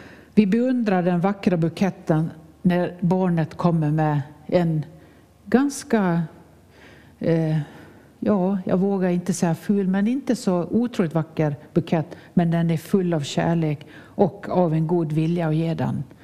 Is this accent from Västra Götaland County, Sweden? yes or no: no; Nås, Dalarna County, Sweden; min hembygd Nås för ett annat liv